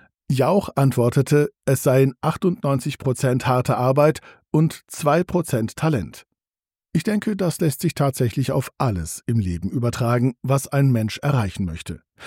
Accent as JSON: {"language": "German", "region": "Hamburg", "country": "Germany", "tie": "born or raised there", "said": "Eine dieser Situationen ereignete sich ausgerechnet in meiner Heimatstadt Hamburg"}